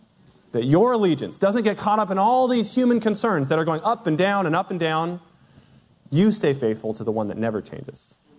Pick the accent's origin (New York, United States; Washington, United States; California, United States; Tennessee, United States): Washington, United States; Seattle; moved away as an adult; I grew up in Seattle and moved to New Jersey for college.